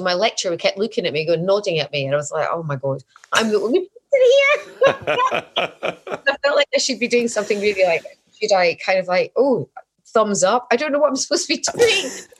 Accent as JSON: {"language": "English", "region": "Scotland", "country": "United Kingdom", "said": "I'm Scottish, I'm getting old, I can say what I like."}